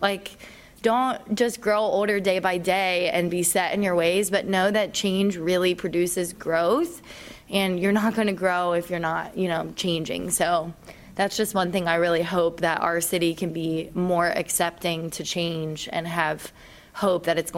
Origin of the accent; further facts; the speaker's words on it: Reynoldsburg, Ohio, United States; just being both a business owner and growing up in Reynoldsburg